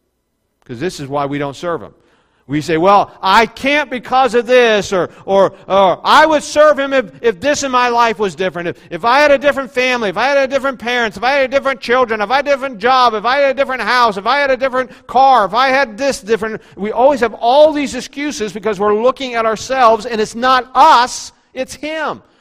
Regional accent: Maysville, United States; I grew up in Maysville. I was a bus kid.

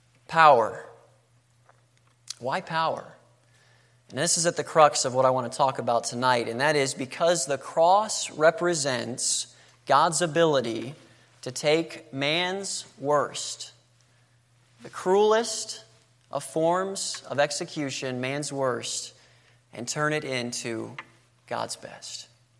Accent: Florida, United States; I was raised in Florida. But, you know, I've got some family that is just very Southern, if I could say it that way.

